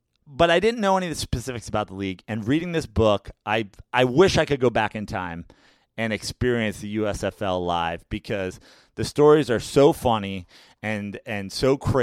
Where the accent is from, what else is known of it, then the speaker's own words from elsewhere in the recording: Katonah, New York, United States; I'm from Katona.